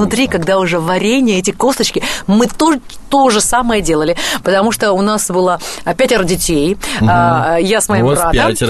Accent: Yerevan, Armenia; я росла в Ереване, у нас было абрикосовое дерево прямо в саду.

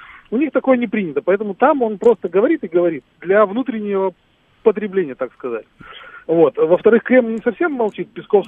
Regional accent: Moscow, Russia; Я из Москвы.

